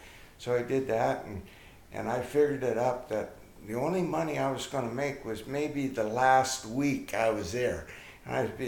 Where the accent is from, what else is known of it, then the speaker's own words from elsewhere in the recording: Centralia, Washington, United States; Yeah, I was born and raised in Centralia, Washington, and it's just south of Olympia a little ways.